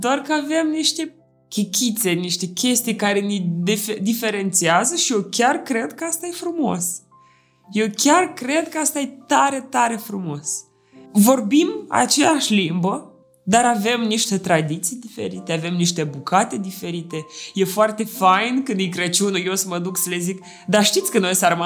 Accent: Moldova; că sunt moldoveancă sau că vin de peste Prut.

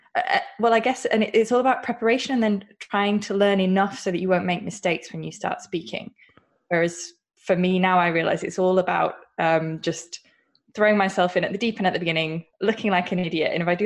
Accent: United Kingdom; accent: UK; like Steve Kaufman or Kaufman in my UK accent.

